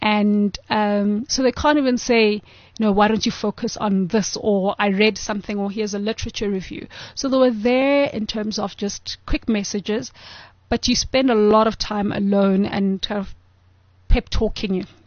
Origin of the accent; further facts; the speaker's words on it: South Africa; I'm from South Africa.